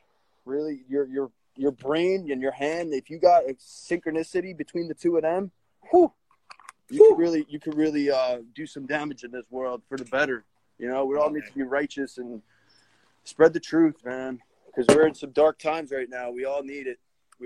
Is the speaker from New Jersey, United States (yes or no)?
yes; New Jersey, United States; I'm from Jersey.